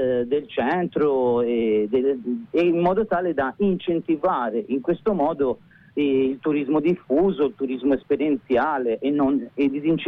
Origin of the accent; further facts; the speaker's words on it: Tuscany, Italy; siamo toscani, quindi sappiamo il problema della Toscana